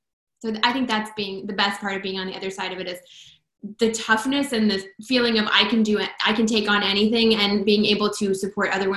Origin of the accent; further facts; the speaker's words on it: Oklahoma, United States; moved away as an adult; also born or lived in New York; now in Los Angeles, United States; I am a brand photographer for women who are a creative force in their industry. I am originally from Oklahoma. That's where I grew up. And then I made it to Los Angeles almost 13 years ago by way of New York for a little bit.